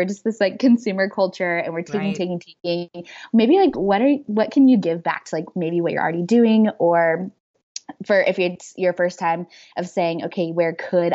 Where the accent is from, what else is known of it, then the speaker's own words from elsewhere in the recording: Midwest, United States; I grew up in the Midwest and the weather is so brutal and there are no such things as like walking paths.